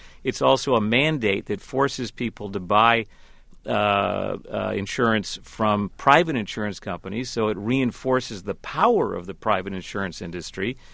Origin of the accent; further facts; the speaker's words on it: Chicago, Illinois, United States; I'm from Chicago, and anybody who tries to who gets out of line